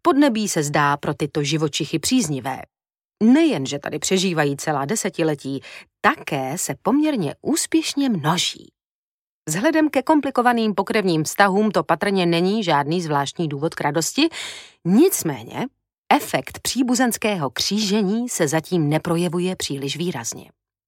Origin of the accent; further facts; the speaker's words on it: Ostrava, Moravian-Silesian Region, Czechia; born there; Určitým způsobem se vracím ke svým rodným kořenům. Narodila jsem se v Ostravě, podivně roztahaném městě, jehož obyvatelé by se klidně vešli na čtvrtinu skutečné rozlohy.